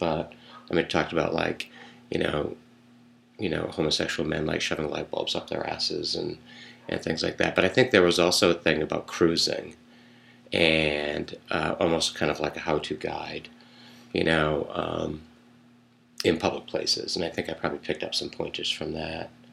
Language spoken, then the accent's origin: English; Gorham, Maine, United States; I grew up in Gorham and ended up going to school in Portland from like 72 to 74.